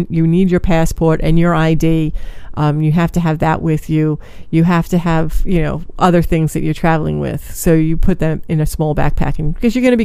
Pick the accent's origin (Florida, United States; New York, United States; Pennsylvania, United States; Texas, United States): New York, United States; Brooklyn; Now, I'm from Brooklyn, so I came from a seedier part of town.